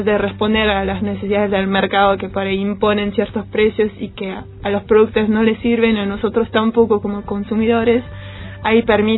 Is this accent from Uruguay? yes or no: no; France; Spanish is a second language; moved away as an adult; now in Argentina; Bueno, sí, tengo un acento que me queda todavía. Soy de Francia, pero no estoy en intercambio, vivo acá hace 3 años